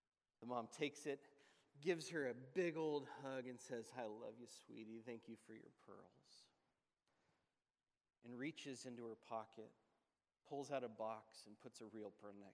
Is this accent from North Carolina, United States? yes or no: no; California, United States; also born or lived in Los Angeles; To be honest, 9 years in Los Angeles, I wasn't a city boy. I'm from Northern California, more of a suburban guy myself.